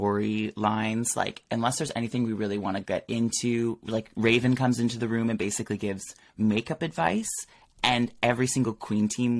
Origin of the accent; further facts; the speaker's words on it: Peterborough, United Kingdom; Like growing up in Peterborough, I just was like, I knew I needed to get out